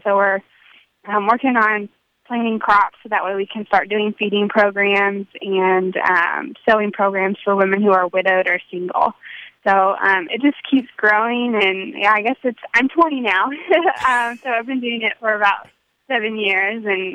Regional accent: Branson, Missouri, United States; I'm from Branson, Missouri.

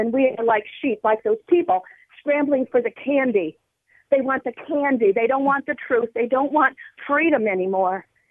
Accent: Reynoldsburg, Ohio, United States; I'm from Reynoldsburg, Ohio.

